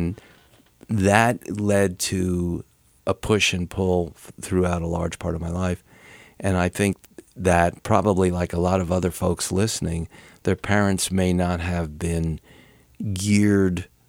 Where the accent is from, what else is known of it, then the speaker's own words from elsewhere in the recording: Elizabeth, New Jersey, United States; also born or lived in Newark; I'm an only child, and I was born in New Jersey, in Newark, and I grew up in an apartment in Elizabeth, which is a fairly rough town.